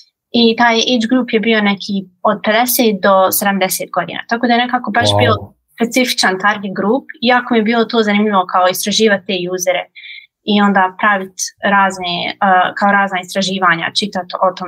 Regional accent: Sarajevo, Federation of Bosnia and Herzegovina, Bosnia & Herzegovina; Pa ja sam iz Sarajeva. I trenutno se nalazim u Sarajevo.

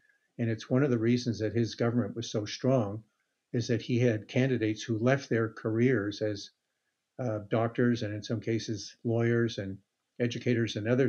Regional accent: Montreal, Quebec, Canada; I was coming from Montreal, which had a pretty diverse population. You know, I had grown up with and gone to school with large populations of immigrants

